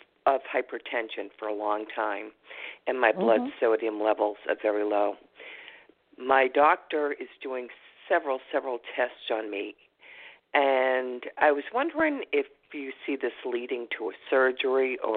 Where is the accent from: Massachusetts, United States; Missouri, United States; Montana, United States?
Massachusetts, United States; from Massachusetts.